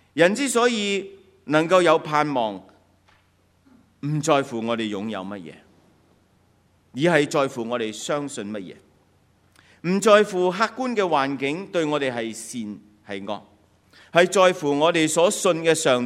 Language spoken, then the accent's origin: Cantonese; China; 作为一个中国人咧，我哋有多一个嘅新年